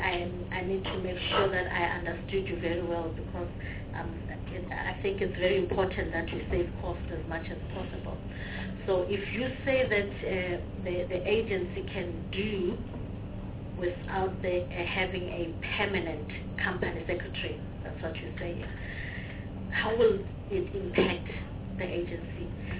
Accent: Gauteng, South Africa; because I'm from Gauteng, and I can tell you of a number of townships

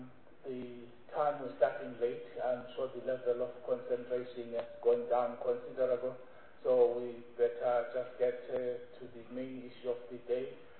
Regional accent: Mthatha, Eastern Cape, South Africa; I come from Mtata, just joined the department as the Director General in January.

